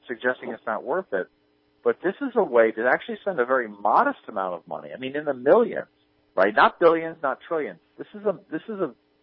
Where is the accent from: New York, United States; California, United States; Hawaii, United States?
New York, United States; So my home state of New York, for example, has a robust charter school program